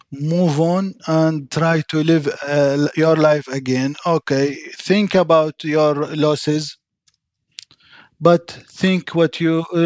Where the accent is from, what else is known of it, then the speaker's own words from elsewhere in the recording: Iraq; I told him, I'm from Iraq.